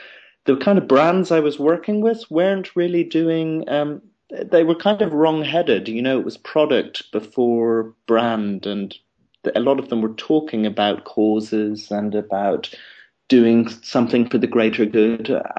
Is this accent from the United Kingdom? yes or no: no; Dublin, Leinster, Ireland; born there; I was born in Ireland, in Dublin, and I studied psychology for many years. But then in my mid-20s, I sold out and went into the advertising industry. And I spent 5 or 6 years in London doing that.